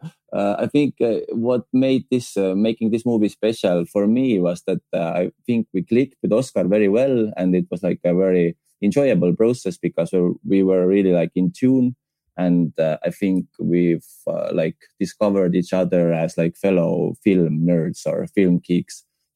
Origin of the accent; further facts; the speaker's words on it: Estonia; English is a second language; We are from Eastern Europe.